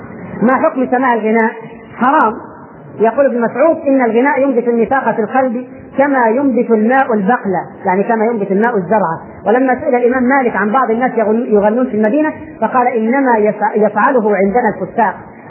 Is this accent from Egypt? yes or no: yes; Egypt; انما عندنا في مصر المهر بيدفع نص الراجل ونص الزوج.